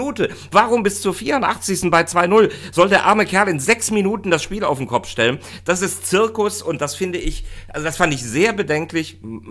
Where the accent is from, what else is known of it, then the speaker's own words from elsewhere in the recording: Rhineland, Germany; also zumindest für mich als Rheinländer